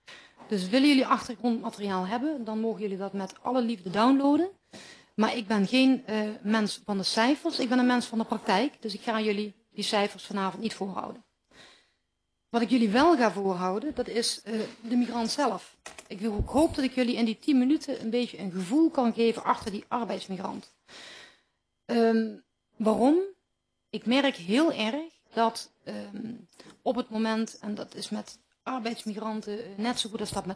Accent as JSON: {"language": "Dutch", "region": "Limburg", "country": "Netherlands", "accent": "southern Dutch", "lives_now": "Eindhoven, Netherlands", "said": "Jullie horen het aan mijn accent. Ik kom uit het zuiden van Nederland. Eigenlijk kom ik uit Limburg, maar ik ben geïmmigreerd naar Eindhoven. Dus toch nog enigszins arbeidsmigrant."}